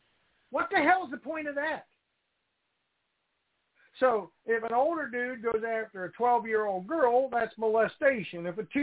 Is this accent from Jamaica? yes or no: no; Columbus, United States; As a young boy, I grew up in Columbus going to college.